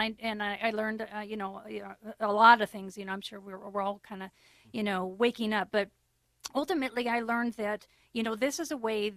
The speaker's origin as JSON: {"language": "English", "region": "Alaska", "country": "United States", "tie": "born or raised there", "said": "I grew up in the middle of nowhere. I am from Alaska. I grew up very, very rural."}